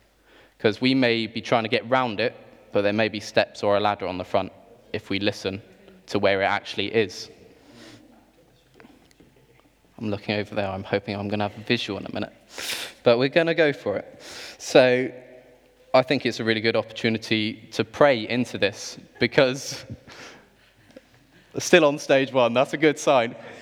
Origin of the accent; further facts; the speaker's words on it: Bristol, South West England, United Kingdom; Because I am from the Southwest. I'm a Bristolian.